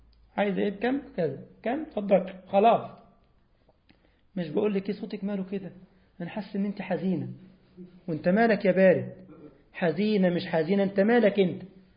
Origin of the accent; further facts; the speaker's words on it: Egypt; عندنا في مصر لك شات يعني الاكله ما تحطه على النار ويتفحم